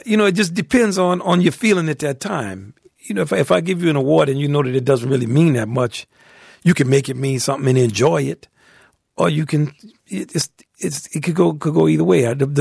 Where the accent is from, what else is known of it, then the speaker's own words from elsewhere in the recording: New Orleans, Louisiana, United States; now in New York, United States; Well, since I'm from New Orleans, yeah